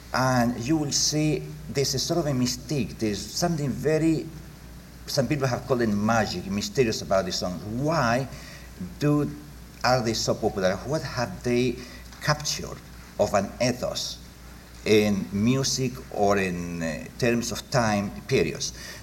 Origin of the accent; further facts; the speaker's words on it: Chile; Now, when you grow up, like myself, I come from Chile, in a Latin American country, you hear these songs everywhere.